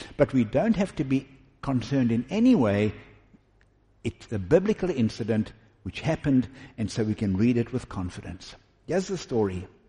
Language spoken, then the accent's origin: English; Westville, KwaZulu-Natal, South Africa; I grew up in Westville, and I watched these guys run up the old R103